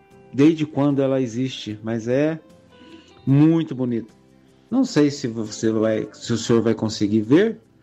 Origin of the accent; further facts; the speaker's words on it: Três Corações, Minas Gerais, Brazil; sou de Três Corações, Minas Gerais.